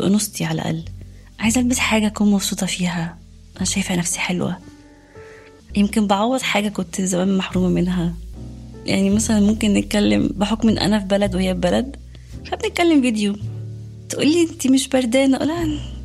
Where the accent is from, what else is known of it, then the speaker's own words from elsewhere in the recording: Egypt; الخشاف ده عندنا في مصر هو عبارة عن البلح